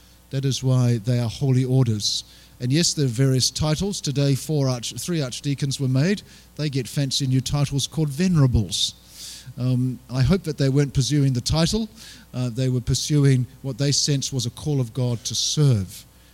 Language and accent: English; New Zealand; I pulled out my New Zealand passport, and I crossed the border as a Kiwi